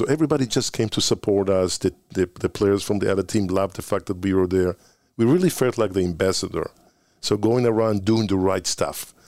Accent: Israel; Tal Brody and Mickey Berkovich, who are my idols growing up in Israel

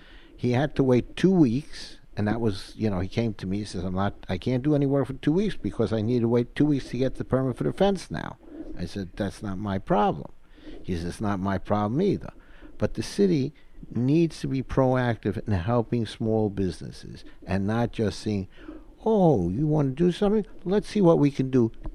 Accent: Brooklyn, New York, United States; she's running for borough president of Brooklyn, my hometown.

